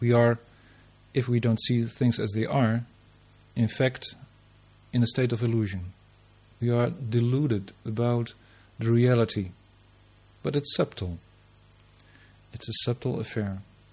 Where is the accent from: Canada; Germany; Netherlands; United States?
Netherlands; English is a second language; I'm not an Englishman, I'm not an American, I'm not an Australian, I'm a Dutchman. So you have to excuse me if I sometimes may use some exotic formulations, some pronounce it a bit differently, and so on.